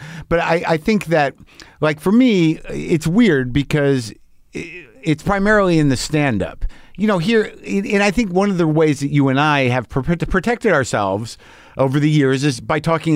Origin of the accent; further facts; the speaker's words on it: New Mexico, United States; Yeah, I grew up in New Mexico. A lot of guns around. My dad had guns.